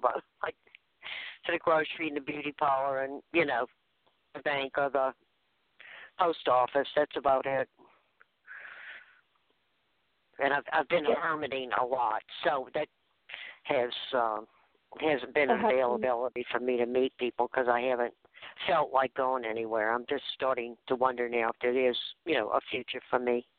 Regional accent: New Orleans, Louisiana, United States; now in Mississippi, United States; I'm from New Orleans, but I live in Mississippi now.

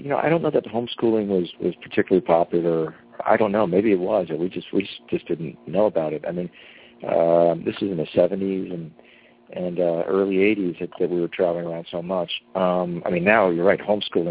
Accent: New York, United States; born there; They exiled Cuba in 1960, and met in New York, and I was born there.

